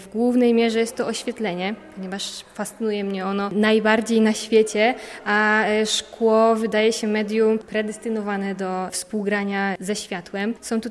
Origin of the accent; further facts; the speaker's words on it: Bielsko-Biała, Silesian Voivodeship, Poland; jestem z Bielska-Białej, to jest moje miasto rodzinne i pamiętam, jak byłam małą dziewczynką